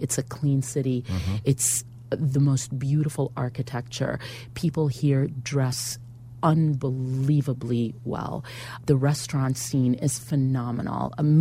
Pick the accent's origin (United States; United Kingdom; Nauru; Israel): Israel; English is a second language; moved away; I'm from Israel, born and raised. I came to this country, barely spoke the language